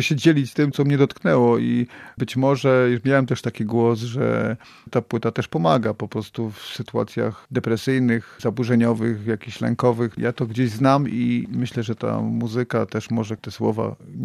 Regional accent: Mysłowice, Silesian Voivodeship, Poland; Jestem chłopakiem jednak z Mysłowic, ulicy.

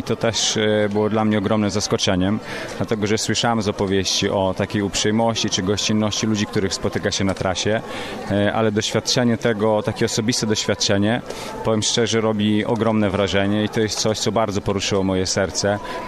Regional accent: Augustów, Podlaskie Voivodeship, Poland; jestem z Augustowa.

